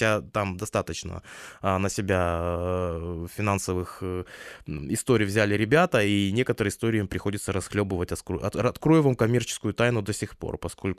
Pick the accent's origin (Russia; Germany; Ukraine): Ukraine; Donetsk Oblast; also born or lived in Kharkiv; Да, это в Харькове просто учился, я долго жил, сам я родом из Донецкой области.